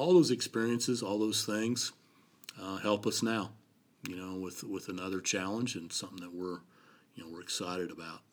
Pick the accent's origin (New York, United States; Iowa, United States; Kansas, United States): Kansas, United States; Wellington; Growing up in Wellington, Kansas, and playing football and basketball, and you come to Wichita State